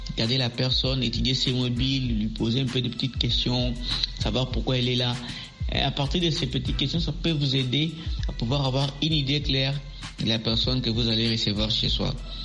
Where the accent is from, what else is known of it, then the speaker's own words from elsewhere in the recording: Kasaï, DR Congo; c'est une culture chez nous ici en RDC, plus précisément chez nous au Kassai, dans l'espace Grand Kassai